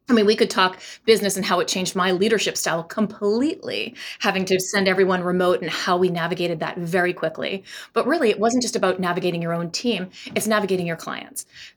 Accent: Maine, United States; As a fellow Mainer and beer

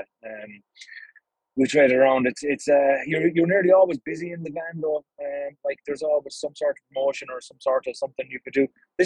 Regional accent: Ennis, Munster, Ireland; Yeah, we're from the Mecca. Innis County Clare is just where it's all happening. It's like the Nashville of Irish music.

